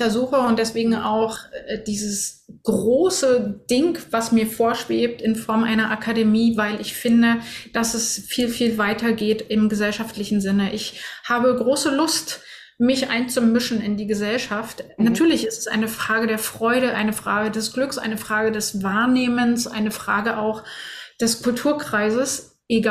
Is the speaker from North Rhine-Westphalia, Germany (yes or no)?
no; Berlin, Germany; Ich bin ja aus dem Osten. Also ich bin in Ost-Berlin groß geworden, in Berlin-Mitte.